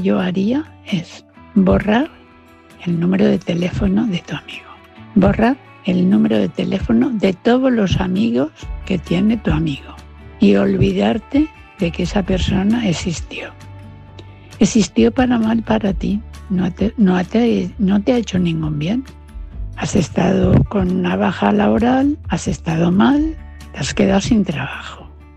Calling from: Valencia, Valencian Community, Spain; de Valencia.

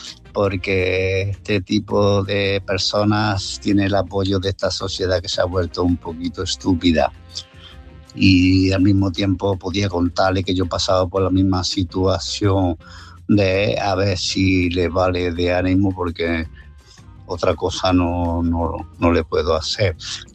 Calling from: Málaga, Andalusia, Spain; de Málaga.

